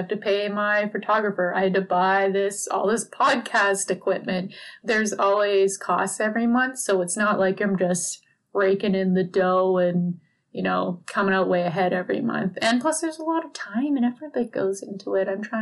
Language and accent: English; Caroline, Alberta, Canada; now in Calgary, Canada; Also went to school in Red Deer. And I went to high school in Rocky Mountain House. And I grew up in Caroline, Alberta. So definitely, you know, rural Alberta girl, grew up on a farm.